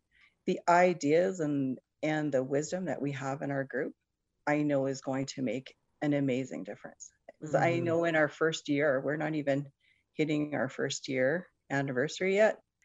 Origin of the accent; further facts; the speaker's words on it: Canada; I would be doing as a Canadian.